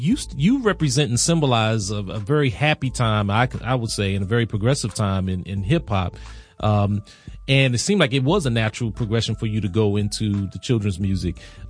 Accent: Washington, District of Columbia, United States; I'm born and raised here in DC.

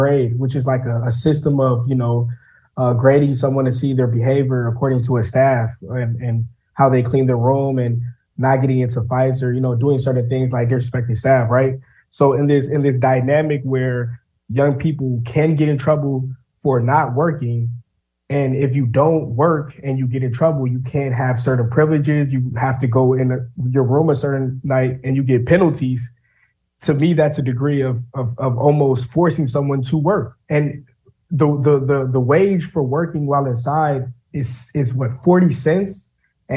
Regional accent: Chicago, Illinois, United States; It's pretty crazy how growing up in Chicago, it's so normal to get harassed by police as a young Black man.

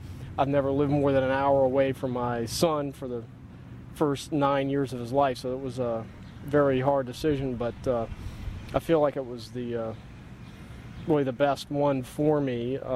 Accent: Washington, District of Columbia, United States; I was born on August 25th, 1964 at Sibley Hospital in Washington, D.C., and I lived at 1835 Kendall Street, Northeast, from the time I think I was about 6 or 7 until I left at about 17 or 18 years old.

